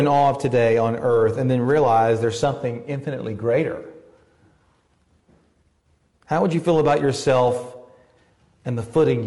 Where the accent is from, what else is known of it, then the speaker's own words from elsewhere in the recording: Southern United States, United States; accent: southern; I spell it because my southern accent sometimes butchers the English language